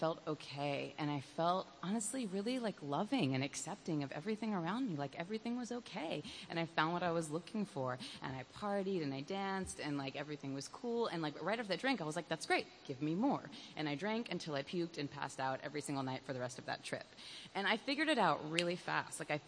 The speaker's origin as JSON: {"language": "English", "town": "New York City", "region": "New York", "country": "United States", "tie": "born or raised there", "said": "And I grew up in New York City. I was a really sensitive kid."}